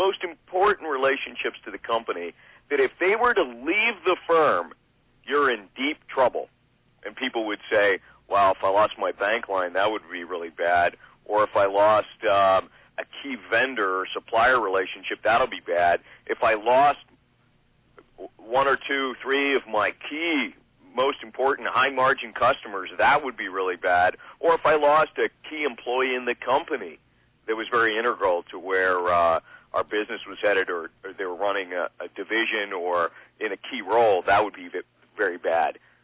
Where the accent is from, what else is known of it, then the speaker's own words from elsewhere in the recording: Canada; as a Canadian we would say, move the puck down the ice.